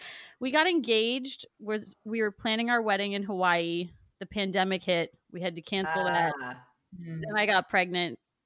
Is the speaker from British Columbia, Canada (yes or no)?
no; Schaumburg, Ontario, Canada; now in Toronto, Canada; So I grew up in Schaumburg, a small town of Schaumburg, Ontario.